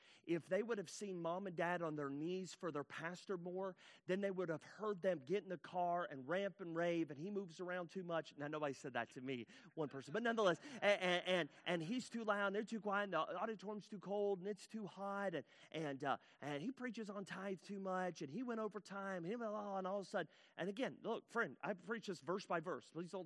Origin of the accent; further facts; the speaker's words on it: the South, United States; I grew up in the South. We're huggers.